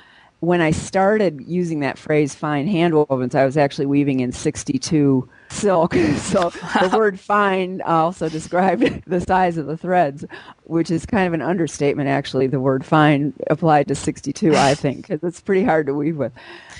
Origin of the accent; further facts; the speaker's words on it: Wilsow, Montana, United States; I'm from Wilsow, Montana.